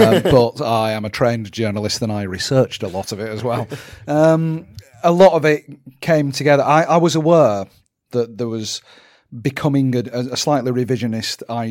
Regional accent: England, United Kingdom; accent: received pronunciation; I don't know whether you can tell due to my received pronunciation, but I grew up in the North

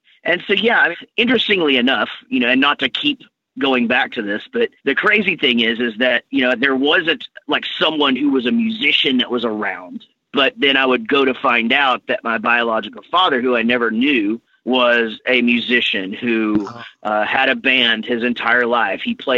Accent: Wichita Falls, Texas, United States; now in Denton, United States; That's right. Yeah. Born and raised. We're from Wichita Falls, Texas. We moved down to Denton, Texas when we started the band 26 years ago. And then, you know, we've just stayed.

